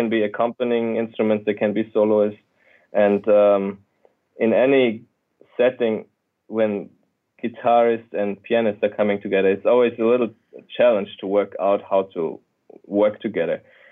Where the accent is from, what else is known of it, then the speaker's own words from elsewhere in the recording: Germany; moved away as an adult; now in United States; Yeah, it was pretty much right after high school. Yeah, the reason was that my piano teacher at that time in Germany, or actually in Switzerland, because I live right at the b